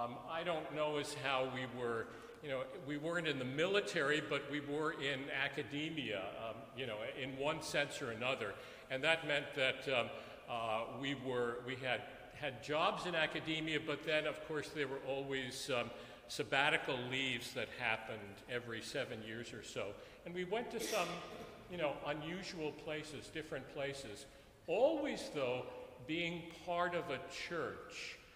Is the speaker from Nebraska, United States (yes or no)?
no; New York City, New York, United States; moved away; I was born and raised in New York.